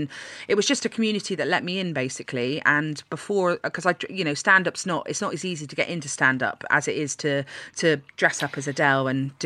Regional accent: Bristol, South West England, United Kingdom; accent: Bristolian; now in London, United Kingdom; a lot of Bristolians with this accent don't really leave Bristol. And I mean, why would you? Bristol's fab.

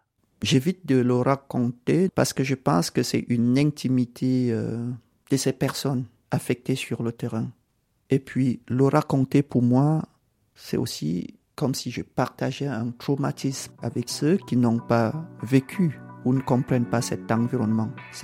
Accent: Cameroon; born there; Je suis né au Cameroun, mais j'ai beaucoup voyagé

